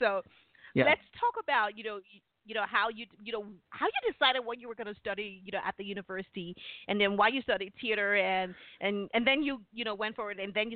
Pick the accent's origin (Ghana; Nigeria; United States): Nigeria; I grew up in Nigeria.